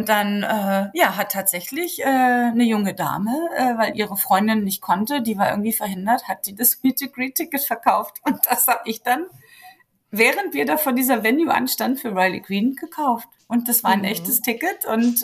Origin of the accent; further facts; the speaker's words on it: Germany; Naja, und ich gucke kein Trash-TV, ich komme aus Deutschland.